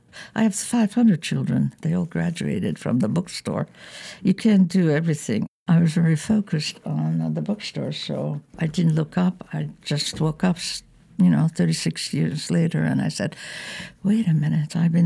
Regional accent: Hungary; English is a second language; now in United States; I've learned that in my home country, in Hungary, that you do what it takes.

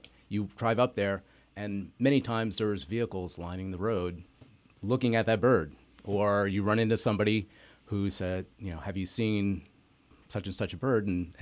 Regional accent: New Jersey, United States; I grew up in New Jersey.

